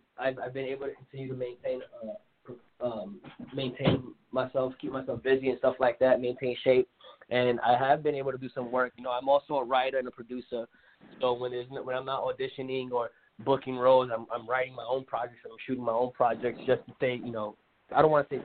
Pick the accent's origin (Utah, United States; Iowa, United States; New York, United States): New York, United States; also born or lived in Japan / San Diego; I was born and raised in New York my whole life. I joined the Marine Corps from New York. From there, I went to Japan. I lived in Japan, did a few deployments to different countries, and then landed in San Diego, California